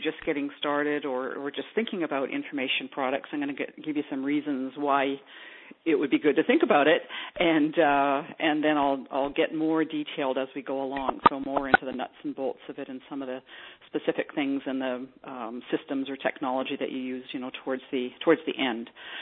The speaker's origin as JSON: {"language": "English", "town": "Toronto", "region": "Ontario", "country": "Canada", "tie": "born or raised there", "also_born_or_lived": "British Columbia", "said": "I'm Canadian, live just outside Toronto. I was in British Columbia for 10 years and then moved back to my hometown's Toronto, so I moved back to Ontario a few years ago."}